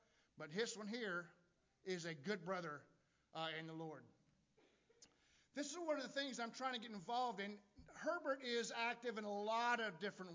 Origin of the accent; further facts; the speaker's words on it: Paragould, Arkansas, United States; Now, I'm an Arkansas boy. I'm an Arky, you know. I'm from Paragould over there on the northeast side.